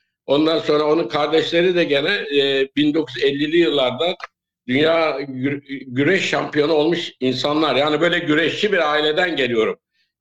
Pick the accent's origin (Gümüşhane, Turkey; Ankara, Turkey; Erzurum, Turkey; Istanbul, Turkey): Erzurum, Turkey; born there; Yıl Erzurum. Ben Erzurum'da doğdum.